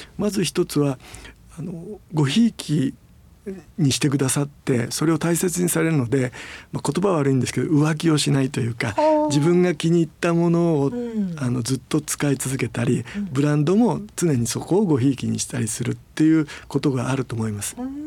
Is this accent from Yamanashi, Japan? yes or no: yes; Otsuki, Yamanashi, Japan; 山梨県の東側の大月市というところの出身です